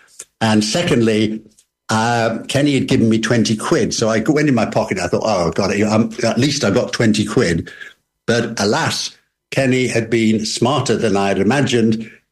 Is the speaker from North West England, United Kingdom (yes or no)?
yes; Liverpool, North West England, United Kingdom; also born or lived in Birmingham, United Kingdom; I was born in Liverpool, grew up, studied law in Birmingham, went back to Liverpool